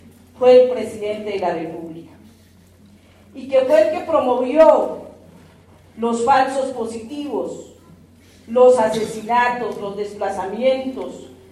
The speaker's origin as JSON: {"language": "Spanish", "country": "Colombia", "said": "vengo de Colombia … del Consejo Regional Indígena del Cauca"}